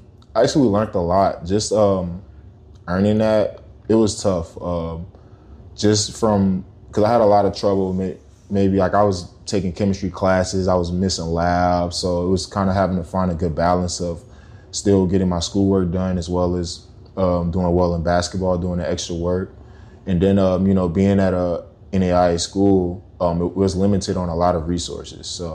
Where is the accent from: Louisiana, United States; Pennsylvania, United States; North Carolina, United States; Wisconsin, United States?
Louisiana, United States; Houma; born there; I was born in Houma, Louisiana.